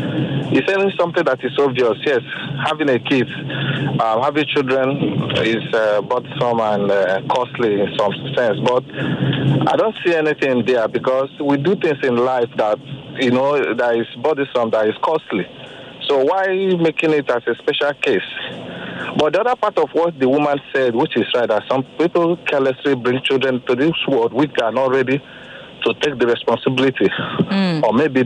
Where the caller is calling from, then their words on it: Ikoyi, Lagos, Nigeria; I'm calling from Ikoyi.